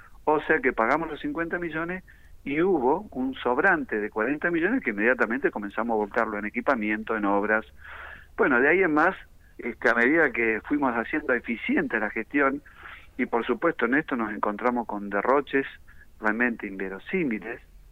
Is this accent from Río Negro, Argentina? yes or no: yes; Río Negro, Argentina; a pesar de la gran carga impositiva que pagamos los rionegrinos, como cualquier argentino